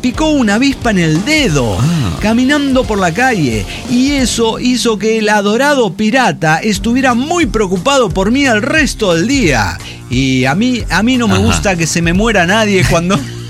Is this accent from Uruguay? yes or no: no; Torreón, Coahuila, Mexico; Y yo empecé, soy de Torreón, soy de Torreón.